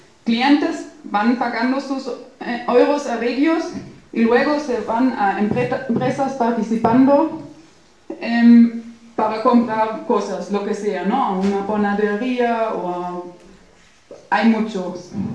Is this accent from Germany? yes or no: yes; Germany; Spanish is a second language; de Alemania. Estoy en Alemania trabajando desde un año